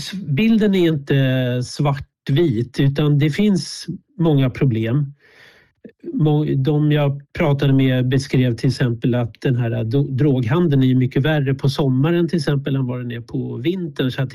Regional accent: Bollmora, Stockholm County, Sweden; jag är uppvuxen i Bollmora centrum och vi bodde inte på granningsringen, men vi bodde på Sikvägen, sen bodde vi i Krusboda.

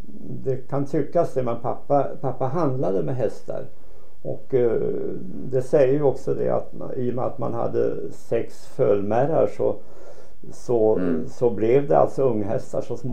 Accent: Granhammar, Örebro County, Sweden; born there; I byn Granhammar som gränsar till Knista socken och Kräcklinge socken.

